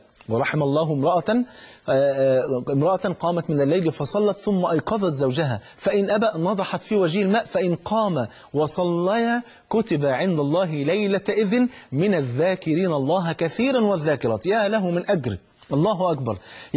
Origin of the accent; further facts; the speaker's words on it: Egypt; في مثلا عندنا في مصر جوزته ولا جنسته ولا جوزته